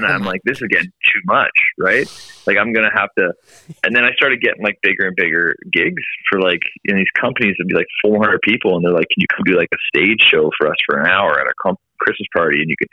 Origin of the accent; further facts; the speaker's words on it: Vancouver, British Columbia, Canada; also born or lived in Toronto; growing up in Vancouver, for example, like snow wasn't even really a thing. We barely had any snow in Vancouver ever. I didn't have to buy a proper winter jacket until I moved to Toronto.